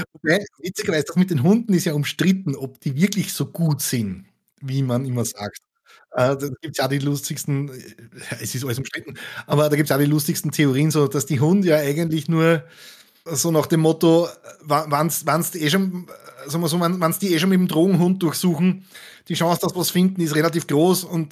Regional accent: Austria; den gibt es so in der Form bei uns in Österreich nur mehr sehr, sehr selten

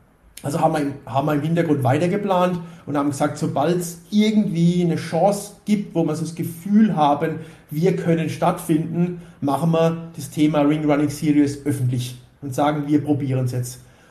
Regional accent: Ubstadt-Weiher, Baden-Württemberg, Germany; ich komme aus Ubstadt-Weiher, wer sich ein bisschen auskennt, das ist vom Hockenheimring 20 Kilometer weg. Somit gehört der Hockenheimring auch so ein bisschen zu meiner Heimat, zu meiner DNA.

